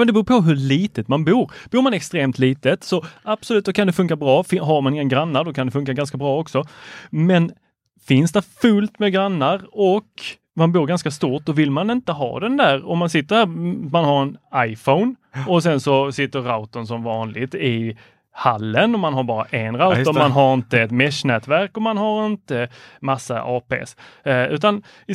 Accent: Lund, Skåne, Sweden; det är väl ingen här som har missat att jag är från Lund.

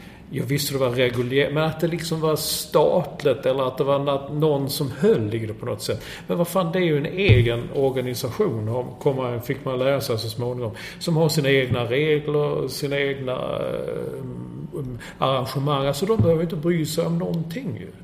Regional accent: Sweden; som svensk journalist så har man inte de resurserna att lägga så mycket tid på att försöka hitta det.

